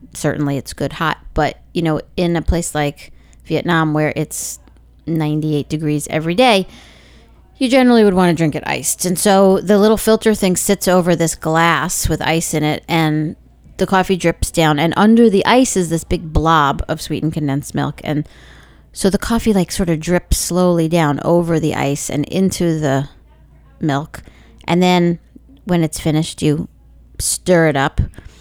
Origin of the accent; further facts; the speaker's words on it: United States; And I'm an American